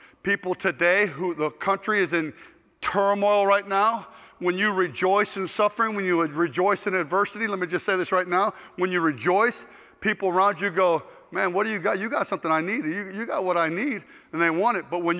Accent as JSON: {"language": "English", "region": "Ohio", "country": "United States", "tie": "born or raised there", "moved": "yes", "said": "my best friends growing up in Ohio were black guys. I didn't know anything about racism stuff until I moved down to the South, and I see it all over the place."}